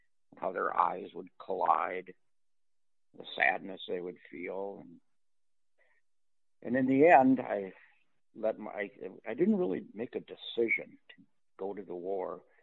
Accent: Minnesota, United States; should I just leave from my hometown and head for Canada? I lived in Minnesota. It was an 8-hour drive from where I lived up to the Canadian border

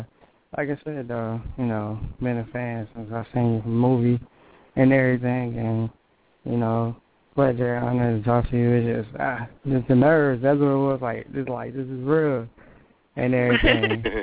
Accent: Detroit, Michigan, United States; I'm from Detroit as well. And thanks for showing my city a lot of love and everything, though.

